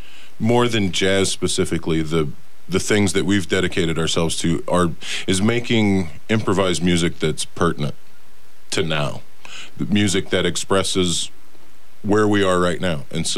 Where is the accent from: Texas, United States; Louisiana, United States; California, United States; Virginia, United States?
Louisiana, United States; Lafayette; Which is a real honor for me, because growing up in Lafayette, any of us who were into anything remotely interesting, you know, Dickie was the hero.